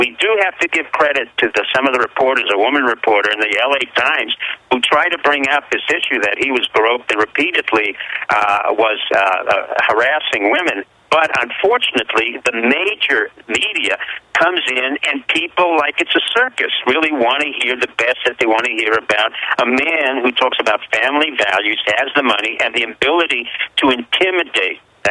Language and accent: English; France; now in United States; I grew up in France, and I came to America because this is a country of opportunity.